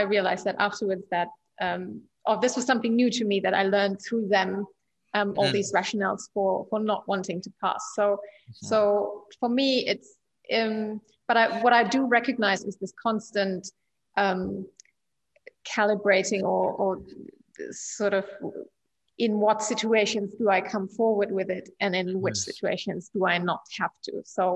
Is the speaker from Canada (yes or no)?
no; Germany; I said, like, yeah, I'm from Germany myself.